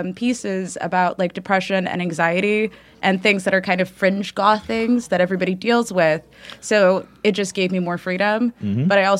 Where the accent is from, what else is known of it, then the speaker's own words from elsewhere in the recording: San Francisco, California, United States; No, I'm actually from NorCal, San Francisco.